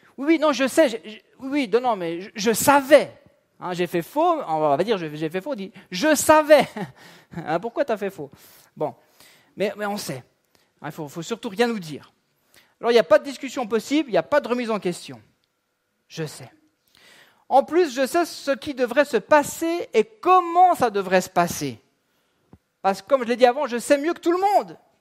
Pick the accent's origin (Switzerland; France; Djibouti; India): Switzerland; Mais je suis suisse, purée.